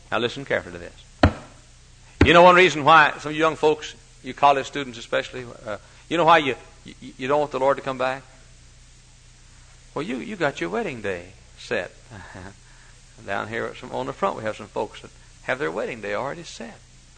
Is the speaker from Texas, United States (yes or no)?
yes; Texas, United States; I came here 14 years ago. We came from Texas.